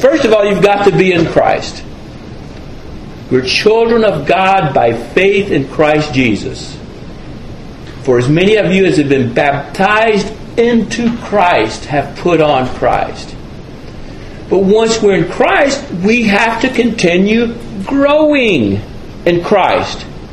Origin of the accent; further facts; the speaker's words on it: Alabama, United States; I remember, I come from North Alabama, and a man who, when I was growing up, had an excellent reputation